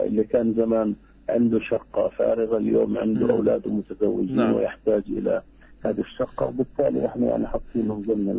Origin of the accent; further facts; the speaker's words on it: West Bank, Palestine; يعني عندنا في الضفة